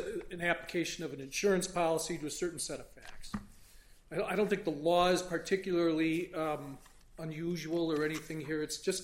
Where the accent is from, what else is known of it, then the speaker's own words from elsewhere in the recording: Milwaukee, Wisconsin, United States; from Milwaukee, Wisconsin.